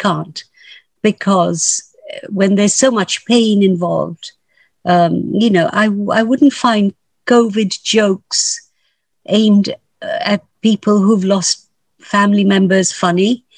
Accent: London, United Kingdom; So they'll say, where do you come from? I'd say, you know, West London. No, where do you really come from? I said, yeah, West London.

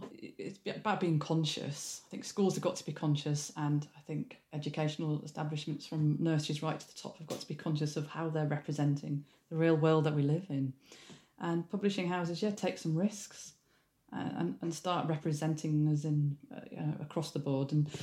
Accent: Leeds, Yorkshire and the Humber, United Kingdom; and I'm from Leeds originally

